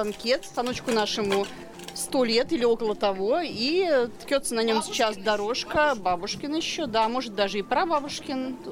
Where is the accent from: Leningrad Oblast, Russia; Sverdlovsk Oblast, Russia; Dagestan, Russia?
Leningrad Oblast, Russia; Tervenichi; Нет, это Тервеничи. Мы из Тервенич, да, деревня Тервенич.